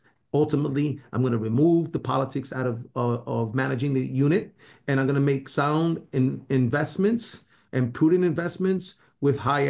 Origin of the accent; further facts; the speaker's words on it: New York City, New York, United States; And as I truly love New York City, I grew up in New York City. I've been throughout the entire city. I know the community